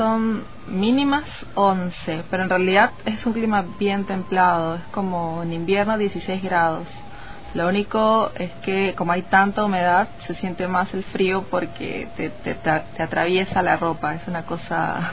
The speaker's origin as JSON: {"language": "Spanish", "region": "Callao", "country": "Peru", "said": "geopolíticamente yo soy del Callao, que es una provincia constitucional, tiene gobernadores, autoridades distintas a las de Lima."}